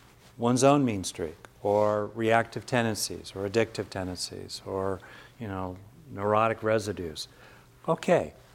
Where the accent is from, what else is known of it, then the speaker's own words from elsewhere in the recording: West Covina, California, United States; You know, I grew up in West Covina, Southern California.